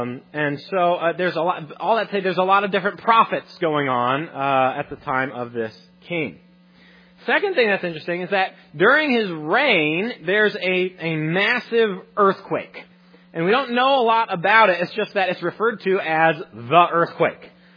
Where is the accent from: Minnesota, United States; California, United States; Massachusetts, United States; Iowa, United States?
Iowa, United States; Council Bluffs; also born or lived in Omaha; I grew up in Council Bluffs. In Omaha, really, there was the October snowstorm.